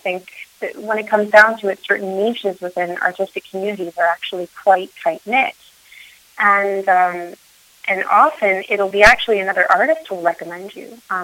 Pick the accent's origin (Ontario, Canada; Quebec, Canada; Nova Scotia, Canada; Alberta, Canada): Quebec, Canada; Montreal; also born or lived in Florida; I'm from Montreal originally. I grew up between Montreal and Florida.